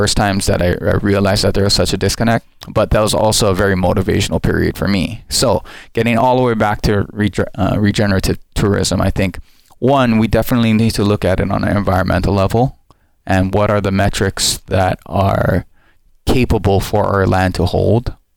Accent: Hawaii, United States; And so I said, Hawaii.

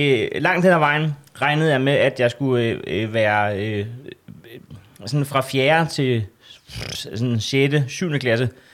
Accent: Næstved, Zealand, Denmark; Men jeg er født på Næstved sygehus, og så er jeg vokset op i Næstved Syd.

